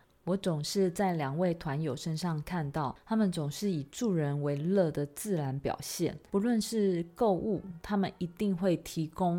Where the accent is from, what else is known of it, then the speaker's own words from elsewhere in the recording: Taiwan; 不想要让他们知道我们是从台湾来的